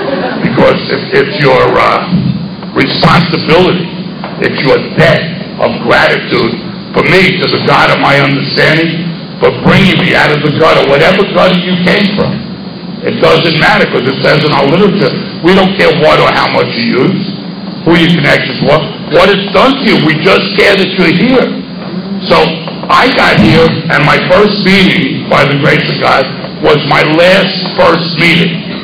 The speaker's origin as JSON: {"language": "English", "region": "New York", "country": "United States", "moved": "as an adult", "lives_now": "Florida, United States", "said": "I'm from New York, and I got thrown out of New York, and I came down to Florida."}